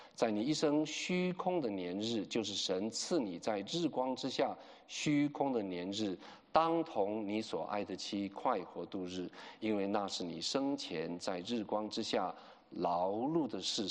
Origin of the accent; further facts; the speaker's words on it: China; 我们中国人说塞翁失马，焉知非福